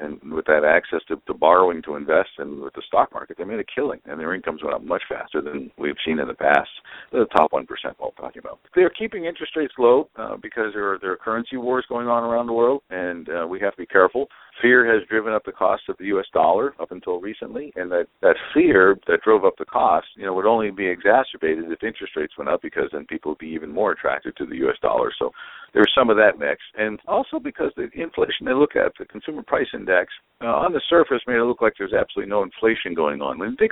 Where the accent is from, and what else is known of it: United States